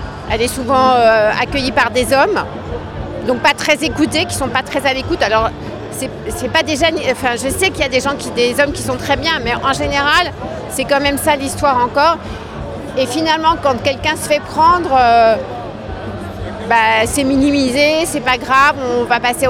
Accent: Paris, Île-de-France, France; parce que moi, je suis parisienne, ça n'a rien à voir.

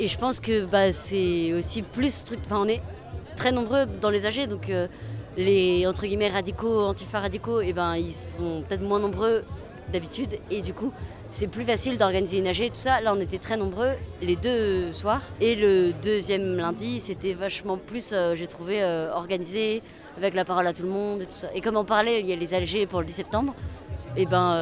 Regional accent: Brest, Brittany, France; Donc de Saint-Martin, du quartier Saint-Martin.

